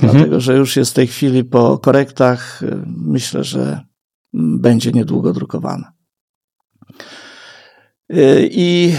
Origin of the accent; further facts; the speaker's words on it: Lublin Voivodeship, Poland; Ja wychowałem się na wsi w województwie lubelskim. Wtedy to była wieś zabita deskami, teraz to jest perełka, naprawdę.